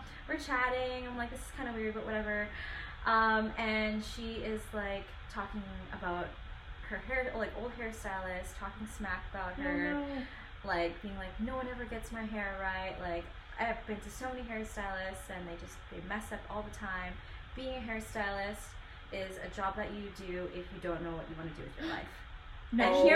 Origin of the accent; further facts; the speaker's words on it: Philippines; because I'm Filipino, and I don't know, I'm Asian, and maybe she was assuming that I was Japanese